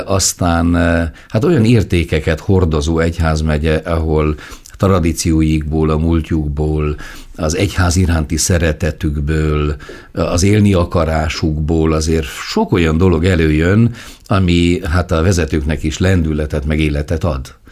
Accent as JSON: {"language": "Hungarian", "region": "Szabolcs-Szatmár-Bereg", "country": "Hungary", "said": "Nagyon érdekes módon én beregi vagyok egyébként"}